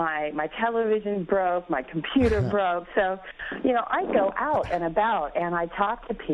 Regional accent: Seattle, Washington, United States; now in New York, United States; So I'm from Seattle, and, you know, I really love New York for a few reasons.

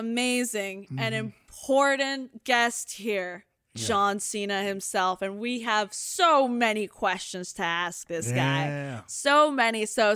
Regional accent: Manhattan, New York, United States; I don't know about riding the crowded subway. I'm from Manhattan.

